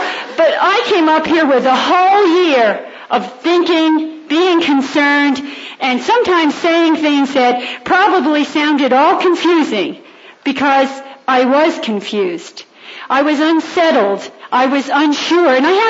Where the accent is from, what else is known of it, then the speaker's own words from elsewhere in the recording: Brooklyn, New York, United States; I'm from Brooklyn, New York.